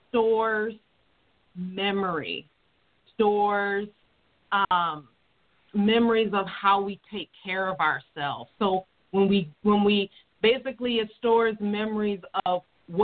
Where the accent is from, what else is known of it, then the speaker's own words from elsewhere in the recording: Seattle, Washington, United States; I'm from Seattle, Washington.